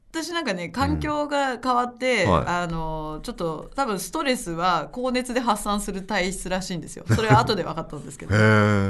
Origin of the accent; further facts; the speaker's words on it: Tokyo, Japan; now in Shanghai, China; 私東京なんですけどね